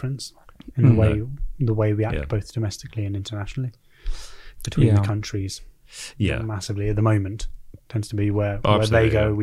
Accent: United Kingdom; I'm British.

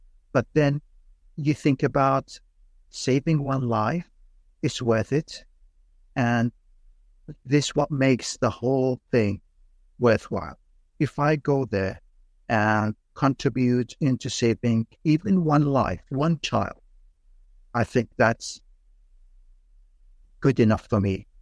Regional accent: United Kingdom; The whole team, we are British, four British surgeons and one Canadian.

